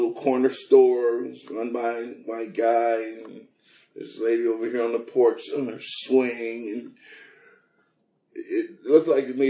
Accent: Los Angeles, California, United States; Now, I grew up in South Central L.A. My school was, I went to a black high school.

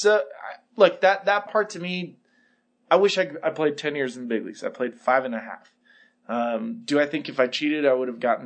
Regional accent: Santa Barbara, California, United States; I came from Santa Barbara.

